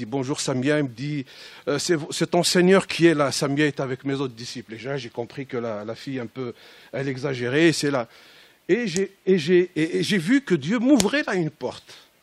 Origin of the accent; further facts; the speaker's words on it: Kabylie, Algeria; Deux départements seulement. Et je peux vous assurer qu'il n'y a pas un village chez nous en Kabylie